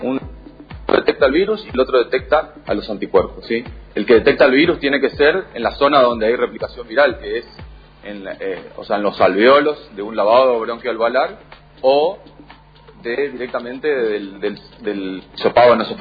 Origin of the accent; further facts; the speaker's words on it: Misiones, Argentina; somos licenciados en genética, de Misiones, y, o sea, nos criamos en Misiones, estudiamos y salimos a investigar en otros lados.